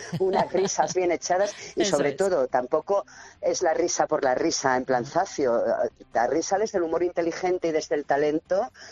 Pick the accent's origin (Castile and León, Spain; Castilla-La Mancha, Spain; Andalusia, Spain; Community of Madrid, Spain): Community of Madrid, Spain; Madrid; also born or lived in Zaragoza; yo aunque me he desarrollado toda mi vida de más juvenil en Madrid y demás, y todo el mundo piensa que soy madrileña porque apenas con una semana ya estaba en Madrid, mis padres viajaron expresamente a Zaragoza para que yo naciera allí